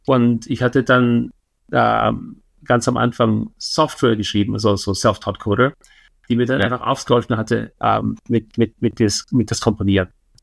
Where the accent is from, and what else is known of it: Vienna, Austria; born or raised there